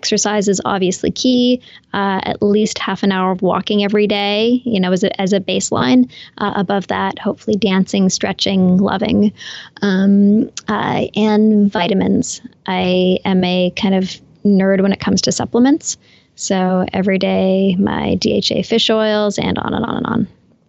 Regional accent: Canada; I'm Canadian.

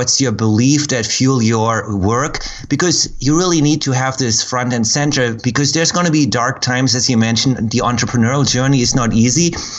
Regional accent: Germany; English is a second language; from growing up in Germany

